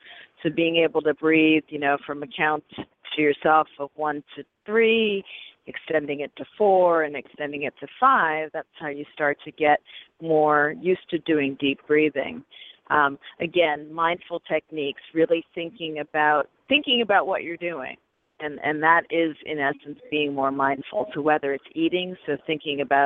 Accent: New York, United States; And I'm a New Yorker, so I'm walking the same walk that you are.

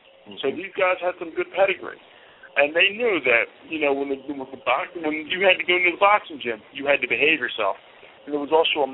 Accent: Philadelphia, Pennsylvania, United States; where I trained growing up in Philadelphia, and I mean, I had a good upbringing.

